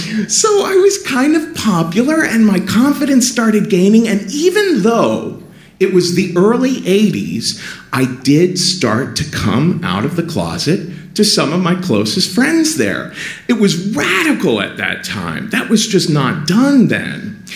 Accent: Cincinnati, Ohio, United States; born or raised there

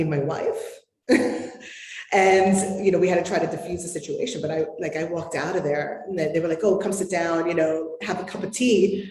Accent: New York, United States; And I'm from New York.

